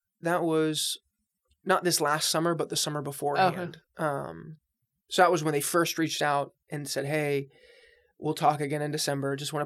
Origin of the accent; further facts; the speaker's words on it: Palm Beach, Florida, United States; I'm from Palm Beach.